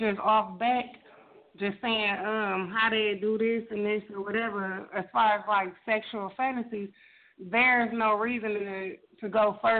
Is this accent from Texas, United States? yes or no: no; Detroit, Michigan, United States; See, first of all … I'm from Detroit, but I'm at work right now.